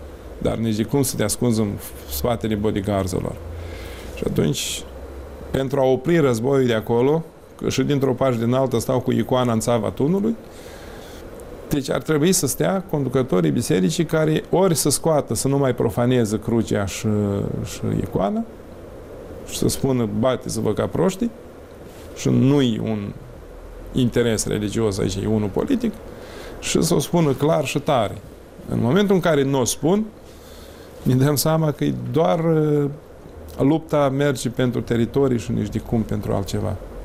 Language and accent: Romanian; Moldova; Suntem din Moldova, suntem moldoveni, dar de alte etnii